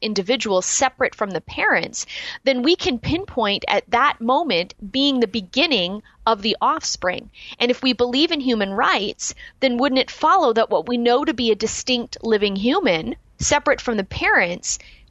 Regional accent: Canada; So, for example, I'm not an American, but I am able to drive in your country, but I'm not able to vote in your country. So by being a Canadian.

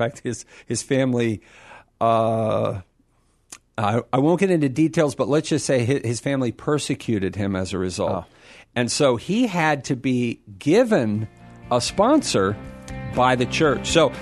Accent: United States; And yet, again, I'm an American citizen. I love my country

